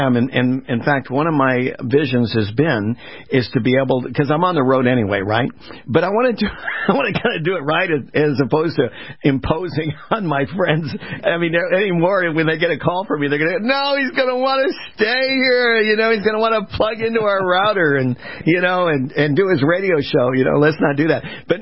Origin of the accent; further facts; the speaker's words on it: California, United States; now in Jackson, United States; my buddy, we're California boys, you know, okay, we grew up in California